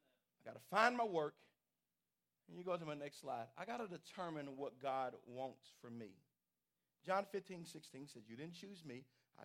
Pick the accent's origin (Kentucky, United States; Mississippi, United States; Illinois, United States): Kentucky, United States; Shepherdsville; Man, I'm from Shepherdville. This is my country.